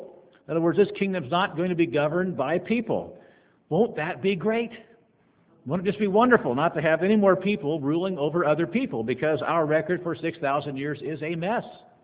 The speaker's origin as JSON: {"language": "English", "region": "Illinois", "country": "United States", "tie": "born or raised there", "said": "we don't have a lot of lightning where we live here, but I grew up back in Illinois where we had lots of lightning storms."}